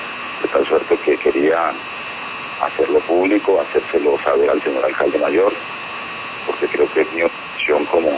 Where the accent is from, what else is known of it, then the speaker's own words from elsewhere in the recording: Valledupar, Cesar, Colombia; moved away; also born or lived in Bucaramanga / Cúcuta; Nosotros nos criamos en Valledupar, usted lo sabe.